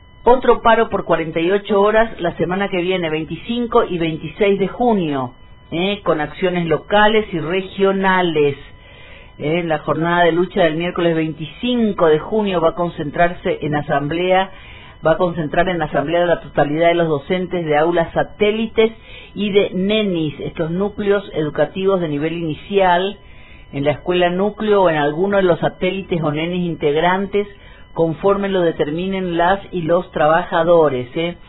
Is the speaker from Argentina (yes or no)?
yes; Argentina; Para seguir claudicando como argentinos y argentinas